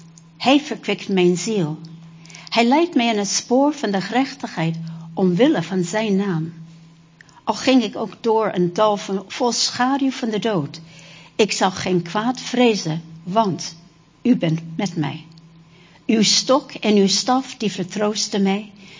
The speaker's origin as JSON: {"language": "Dutch", "country": "Japan", "tie": "born or raised there"}